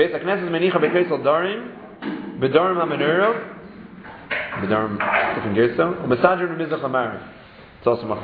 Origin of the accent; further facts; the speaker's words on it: United States; In other words, generally, we grew up in America